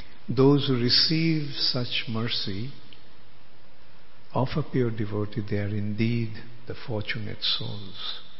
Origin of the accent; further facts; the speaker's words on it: India; yes, I am proud of being an Indian. I am proud of India's culture and heritage and glory.